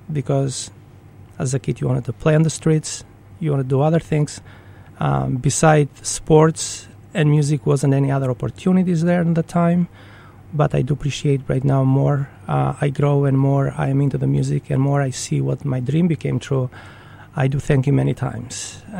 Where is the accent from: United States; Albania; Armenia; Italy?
Albania; Gjirokastër, Gjirokastër County; I do really miss Gjirokastra, my city, which I was born and grew up. The streets which I used to play as a child.